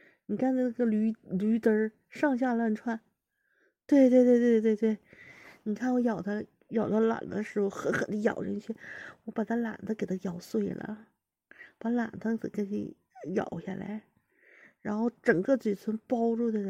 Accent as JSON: {"language": "Chinese", "region": "northern China", "country": "China", "said": "对，我们北方人，你们是哪里人啊？"}